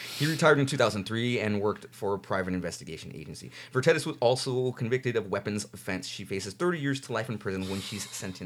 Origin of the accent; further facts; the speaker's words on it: Santa Ana, California, United States; Well, actually, we grew up in Santa Ana, dude.